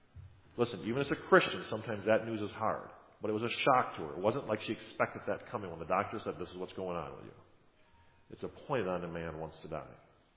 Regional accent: Wisconsin, United States; we're from Wisconsin. We're the land of the frozen chosen.

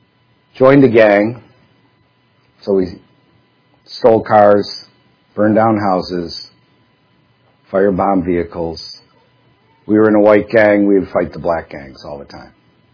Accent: Detroit, Michigan, United States; Well, I was raised in Detroit, Michigan, and the first time I thought about suicide, I was 7 years old.

